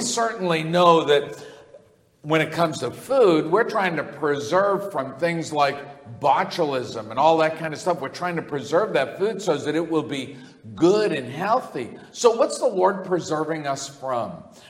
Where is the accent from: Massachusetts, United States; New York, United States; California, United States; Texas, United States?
Massachusetts, United States; oftentimes people in our community and where I grew up in Massachusetts, when you heard the word saints, you never thought of Christians.